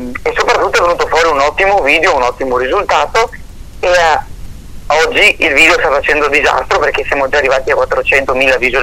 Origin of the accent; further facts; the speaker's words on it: Veneto, Italy; una piccola città che è frazione del mio paese, e da lì è cominciato tutto in salita.